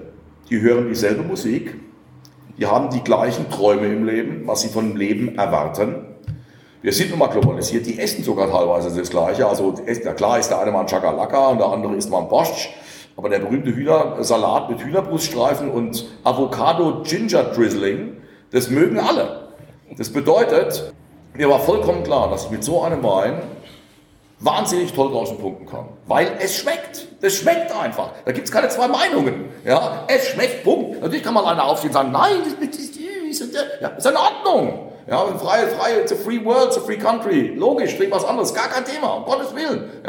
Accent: Rhineland-Palatinate, Germany; ich bin am Rhein, ich darf das, ich bin Pfälzer.

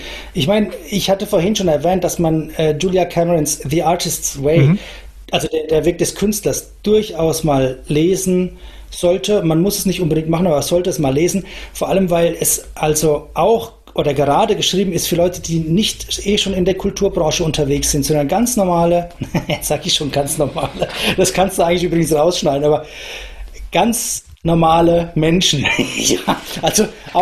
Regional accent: Bavaria, Germany; Aber ich meine, ich bin selber Franke, insofern, ich kenne das vielleicht schon irgendwoher, weil unser Landkreis Aschaffenburg

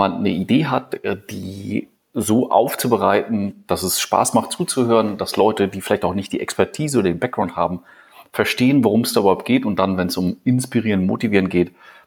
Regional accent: Bad Malente-Gremsmühlen, Schleswig-Holstein, Germany; Das stimmt, ich komme eher nicht aus Berlin. Und zwar komme ich aus Bad Malente-Gremsmühlen

